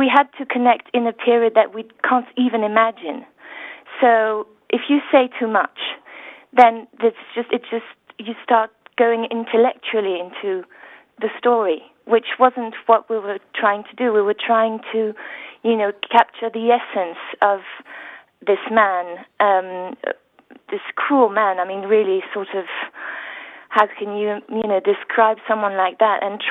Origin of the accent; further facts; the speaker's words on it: France; English is a second language; I'm both, really, but I was born in France, and you know, I went to school there, so my English is sort of sounds okay because I have half of my family in England, but my vocabulary is better in French.